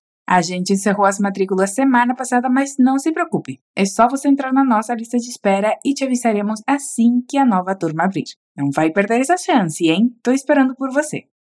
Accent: Venezuela; tu profe venezolana.

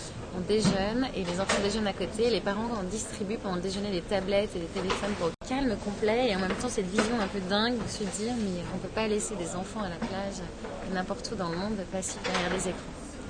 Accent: Lyon, Auvergne-Rhône-Alpes, France; J'ai démarré ma carrière à Lyon, je suis lyonnaise

